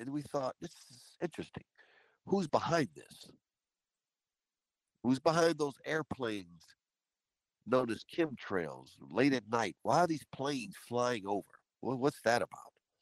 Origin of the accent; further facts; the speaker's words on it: Washington, District of Columbia, United States; ever since I was young, it was interesting because growing up in Washington, D.C., and Washington, D.C. was known as two cities.